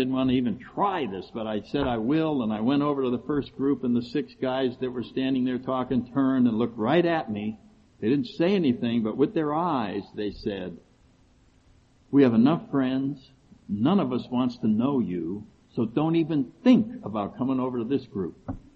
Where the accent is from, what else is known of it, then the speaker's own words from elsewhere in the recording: Connecticut, United States; And I grew up in Connecticut up north, and, you know, nice family.